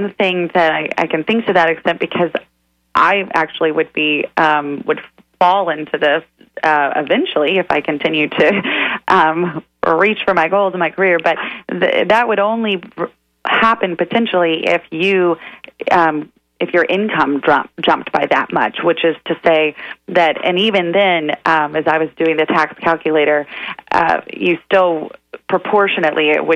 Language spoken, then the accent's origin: English; Gladstone, Missouri, United States; Gladstone, Missouri. It's just outside of Kansas City.